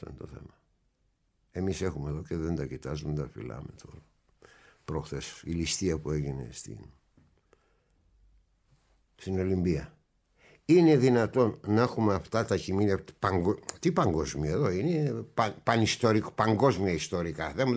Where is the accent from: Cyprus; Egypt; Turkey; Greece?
Turkey; Istanbul; moved away as an adult; Τώρα θα μου πούνε, ξέρεις, ναι, επειδή είσαι γεννημένος Κωνσταντινούπολη, το λες αυτό.